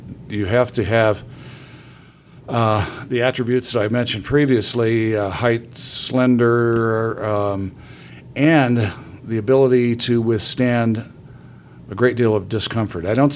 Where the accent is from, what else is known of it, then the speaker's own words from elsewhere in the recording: Des Moines, Iowa, United States; I grew up in Des Moines, Iowa. My father was the Boy Scout executive in Des Moines, Iowa